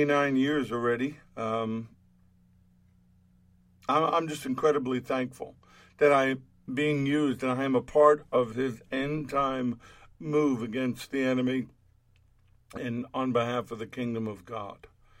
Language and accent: English; New York City, New York, United States; But I'm still a New Yorker at heart.